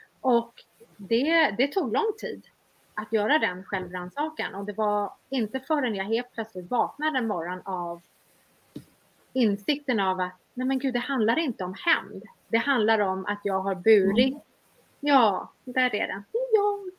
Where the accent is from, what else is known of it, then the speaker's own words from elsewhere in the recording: Sweden; moved away; also born or lived in abroad; Jag bodde utomlands jättelänge och det var ju en flykt. Jag kunde inte bo hemma i Sverige för det kom för nära då.